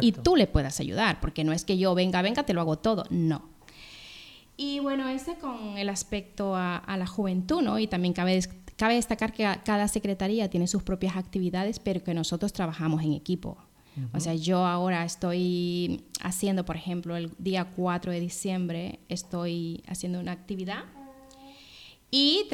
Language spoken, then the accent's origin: Spanish; Honduras; respecto a mi país de origen siempre dije de hace más de 20 años, algún día me gustaría hacer algo para los niños y niñas de Honduras